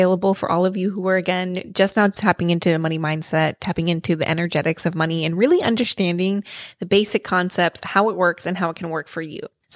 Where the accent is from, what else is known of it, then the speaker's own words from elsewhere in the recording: Nebraska, United States; For those of you who don't know, I am actually from Nebraska. I am Hispanic.